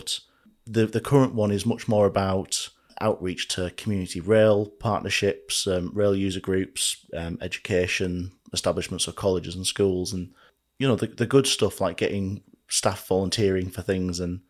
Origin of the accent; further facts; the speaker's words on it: North East England, United Kingdom; I grew up in the Northeast, Saturday trips with the family, York Rail Museum wasn't particularly far away.